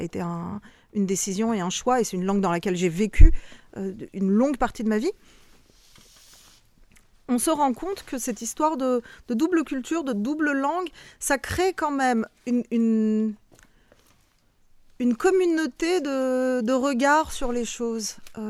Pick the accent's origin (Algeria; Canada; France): France; French is a second language; Je suis née en France. J'ai parlé français tôt. Enfin, j'ai fait toute ma scolarité jusqu'à mes études, du moins, en France. Et pourtant, ce n'est pas ma langue maternelle.